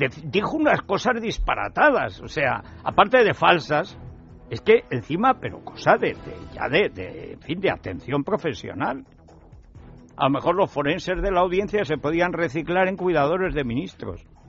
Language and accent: Spanish; Spain; Ahora, a mí como español es que me doy pena.